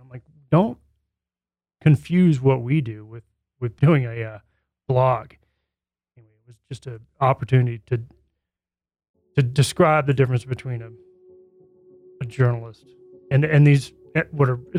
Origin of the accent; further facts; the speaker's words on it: Kansas, United States; now in Grand Junction, United States; I grew up in Kansas and went away to undergrad and came back to Kansas for law school, really intending to get into my family's business, which is small town newspapers.